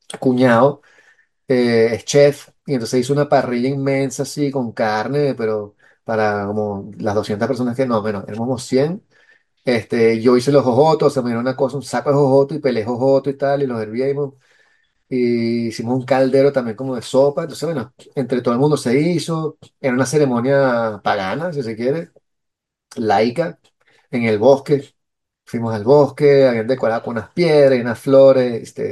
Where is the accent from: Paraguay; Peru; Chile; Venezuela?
Venezuela; siendo venezolano, tú no puedes estar en un sitio que si la electricidad sea 48 horas te mueren.